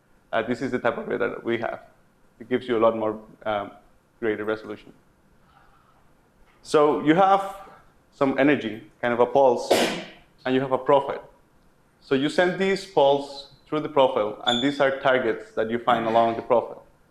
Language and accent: English; Costa Rica; And I am from Costa Rica.